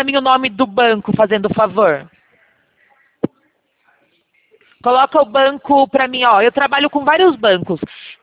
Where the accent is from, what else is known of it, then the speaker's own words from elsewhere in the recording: Sorocaba, São Paulo, Brazil; meu DDD é 15, tá bom? Porque a gente é daqui de Sorocaba, tá?